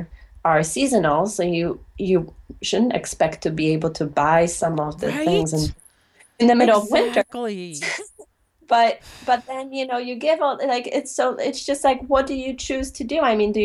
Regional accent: Poland; now in United States; growing up in Poland, you have a lot easier access to locally grown produce because I grew up in a city, but just outside on the outskirts of a city is a very rural area.

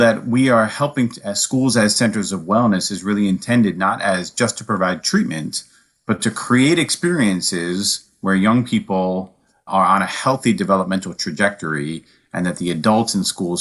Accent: East Coast, United States; So I'm from the East Coast. I lived in New York City for a little over 20 years.

